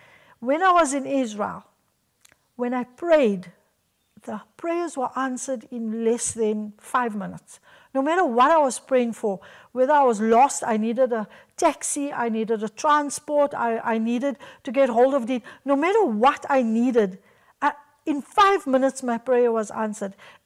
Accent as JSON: {"language": "English", "country": "South Africa", "said": "even if you silently say that I'm from South Africa, we love your people"}